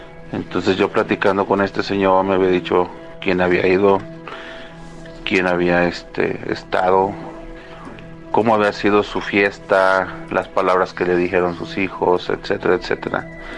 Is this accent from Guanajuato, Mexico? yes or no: yes; León, Guanajuato, Mexico; Yo soy de León, Guanajuato.